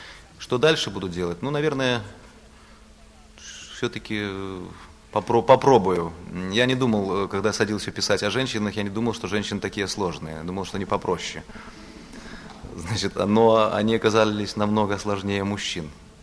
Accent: Orsha, Vitebsk Region, Belarus; Кстати, я под Оршей родился, я из Дубровинского района.

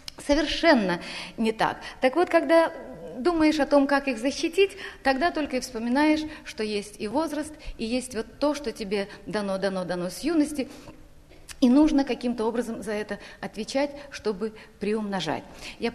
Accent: Ukraine; ну, я же украинка, так воно просится.

